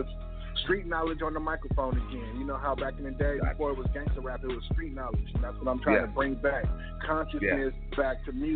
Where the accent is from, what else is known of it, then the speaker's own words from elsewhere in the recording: Seattle, Washington, United States; I'm from Seattle, man.